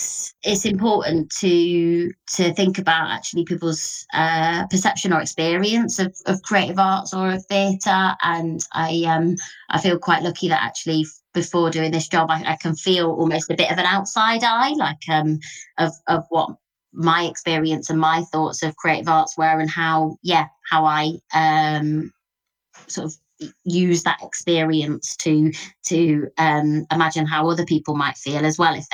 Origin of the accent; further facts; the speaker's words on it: Leicester, East Midlands, United Kingdom; moved away as an adult; now in Leeds, United Kingdom; I'm from Leicester and I've been in Leeds since I came to come to uni, so I'm a student that never left